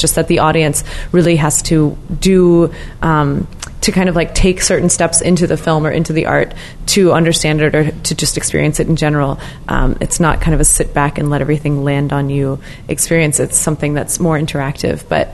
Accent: the South, United States; also born or lived in New Jersey; I'm a pretty social, outgoing person, and I do think I learned that from growing up in the South.

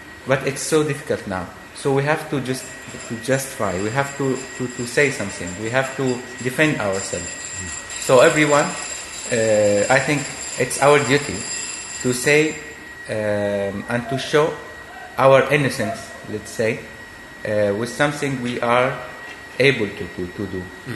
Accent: Egypt; English is a second language; moved away as an adult; now in Italy; I come from Egypt. I live in Italy from 2000. So I have two, inside me, I have two cultures, two identities.

